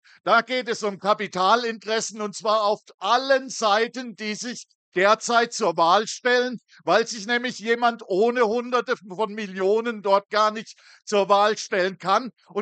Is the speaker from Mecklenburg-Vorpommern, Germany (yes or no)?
no; North Rhine-Westphalia, Germany; Ich komme ja aus dem Ruhrgebiet.